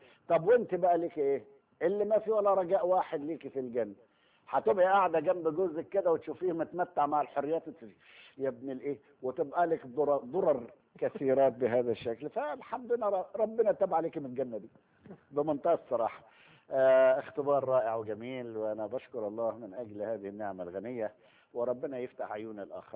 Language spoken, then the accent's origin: Arabic; Egypt; accent: Egyptian; يمكن بتفهمونا احنا بسهولة عشان احنا مصريين